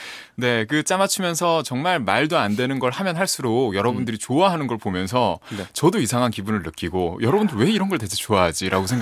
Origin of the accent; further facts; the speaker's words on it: Gyeongsang, South Korea; 그런데 제 고향인 경상도 지역에 제가 한 초등학교 고학년 때쯤인가, 때 밀어주는 기계가 등장을 했습니다.